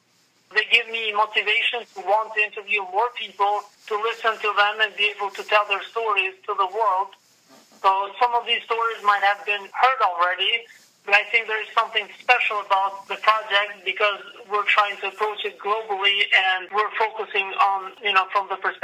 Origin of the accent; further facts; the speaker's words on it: Kosovo; As I grew up in Kosovo during the 80s and the 90s, there was linear progression of conflict.